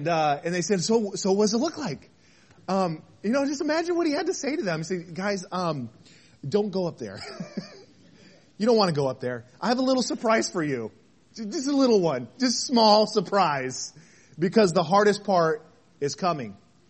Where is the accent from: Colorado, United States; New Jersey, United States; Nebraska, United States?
Colorado, United States; Vail; born there; I was born in Vail, Colorado. And I was born there in the Rockies.